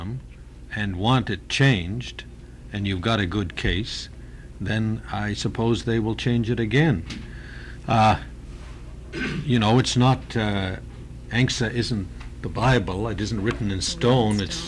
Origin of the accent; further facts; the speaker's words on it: Canada; I'm from Canada. I spent 3 years in the Canadian Arctic.